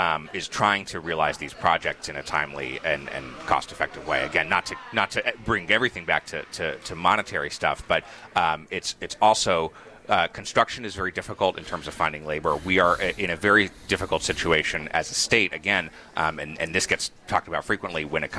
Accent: Utah, United States; also born or lived in Wisconsin; I grew up mostly in Utah, where my dad was a professor at the University of Utah. But family's originally from Wisconsin.

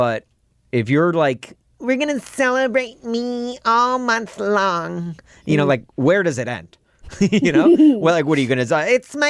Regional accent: Nashville, Tennessee, United States; I was one of two people from the entire mid-state of Tennessee in the freshman class at Mizzou.

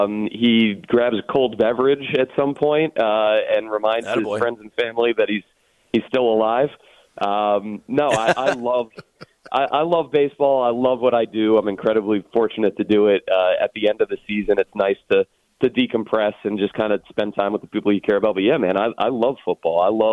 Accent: Silver Spring, Maryland, United States; I grew up in Silver Spring. I went to Einstein, went to University of Delaware.

